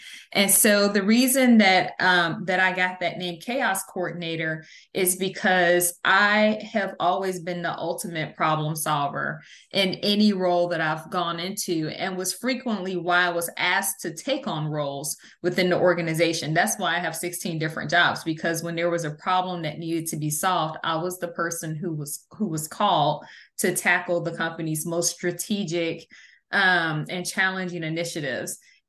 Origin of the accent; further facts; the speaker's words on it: Chicago, Illinois, United States; now in Dallas, United States; So my background is I am a Chicagoan now living in Dallas, Texas.